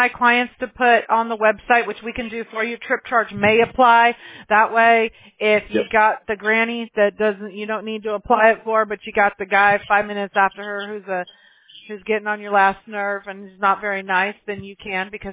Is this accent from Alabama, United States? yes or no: yes; Mobile, Alabama, United States; born there; I was born in Mobile, Alabama, so I could say that. Only us fellow Southerners can say that.